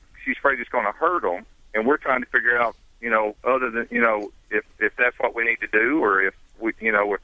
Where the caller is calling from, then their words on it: Panama City Beach, Florida, United States; Panama City Beach, Florida.